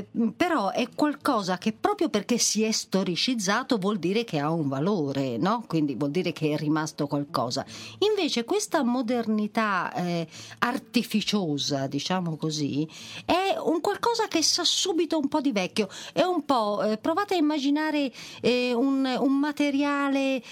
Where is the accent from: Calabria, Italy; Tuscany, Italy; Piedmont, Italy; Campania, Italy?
Tuscany, Italy; Pistoia; also born or lived in Florence / Fiesole; now in Rome, Italy; No, allora, io sono di originaria pistoiese.